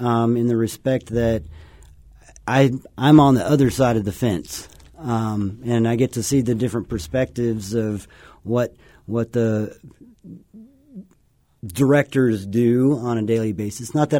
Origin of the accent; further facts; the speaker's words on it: Texas, United States; So I'm originally from Texas, and so it was nice to find a place in the desert to come to.